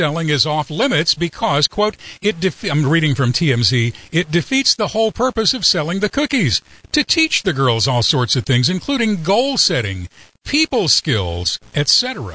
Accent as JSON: {"language": "English", "region": "the South", "country": "United States", "said": "I'm from the South, and I can usually understand Southern people, but the subtitles help."}